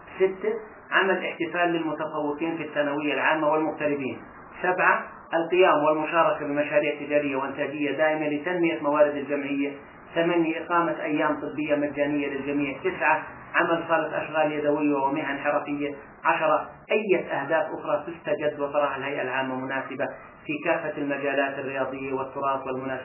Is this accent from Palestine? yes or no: yes; Palestine; كرت التموين أصبح يعني تصنيف إلي إني أنا أصلي من فلسطين.